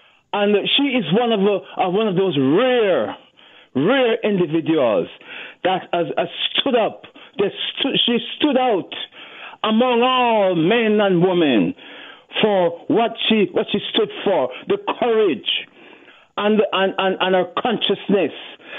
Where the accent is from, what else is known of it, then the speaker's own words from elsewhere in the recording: Jamaica; I am from the Caribbean, Jamaica to be exact. And we were very much a part of the anti-apartheid struggle from Michael Manley days and so forth.